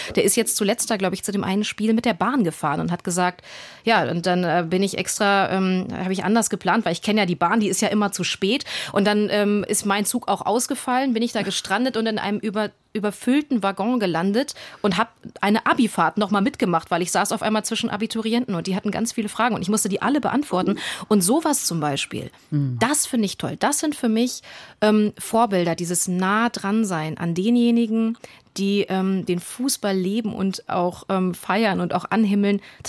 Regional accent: Hanover, Lower Saxony, Germany; Also ich habe ja gesagt, ich komme aus Hannover

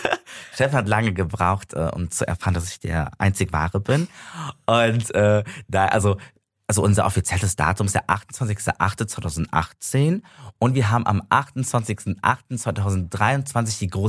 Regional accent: Germany; weil ich auch hier in dieser, meine Heimat Deutschland geboren und aufgewachsen bin, mich aber nie dazugehörig gefühlt habe.

